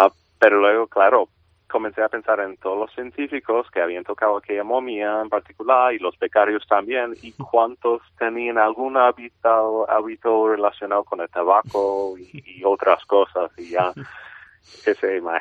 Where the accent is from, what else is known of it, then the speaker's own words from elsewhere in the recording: California, United States; Hombre, yo soy de California, entonces California es el mejor estado, ¿no?